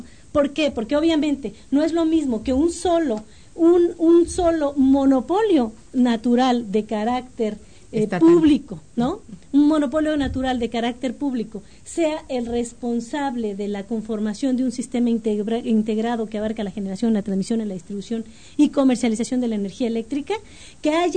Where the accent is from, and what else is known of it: Mexico